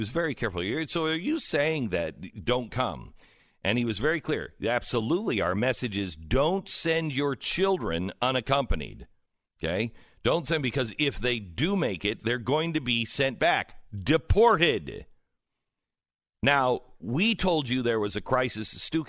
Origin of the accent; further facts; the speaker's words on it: Texas, United States; For instance, I'm from Texas. I carry a gun.